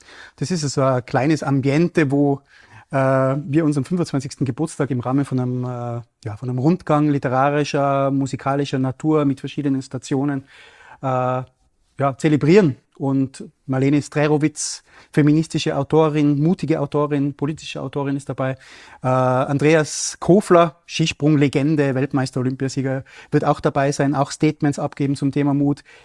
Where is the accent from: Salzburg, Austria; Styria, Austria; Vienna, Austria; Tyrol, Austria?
Tyrol, Austria; Matrei am Brenner; ich komme ja aus dem Raum Matrei am Start